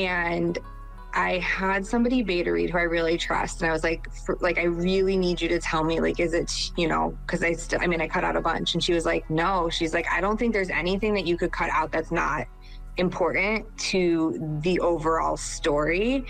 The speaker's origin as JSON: {"language": "English", "region": "Michigan", "country": "United States", "tie": "born or raised there", "said": "Kat's house and Cherry Trail are based off of the house that I grew up in Michigan. I grew up on Tiara Trail, and it's like, that is the street that I grew up on."}